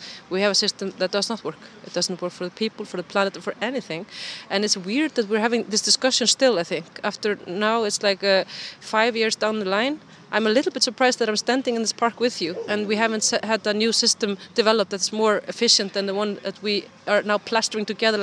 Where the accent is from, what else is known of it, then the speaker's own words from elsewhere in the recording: Iceland; I'm from Iceland.